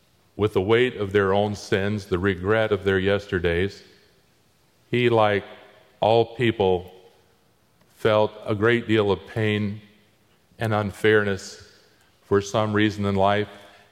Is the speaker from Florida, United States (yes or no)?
yes; Florida, United States; When I was growing up in Florida, everybody had to study Romeo and Juliet when we were in the ninth grade.